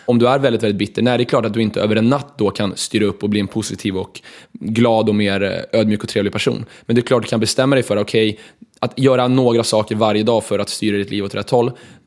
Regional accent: Stockholm, Stockholm County, Sweden; Jag är från Stockholm och nu var jag Hjorthagen, så jag är Hjorthagskille.

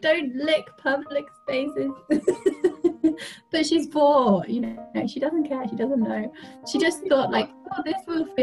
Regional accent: United Kingdom; I didn't really want to stay in my home country because it was too much change. Like, it was moving back home with my family. My family are amazing, but I didn't want to live at home because I was used to my independence. And it was like stopping my job that I was used to. And it was living back in the UK

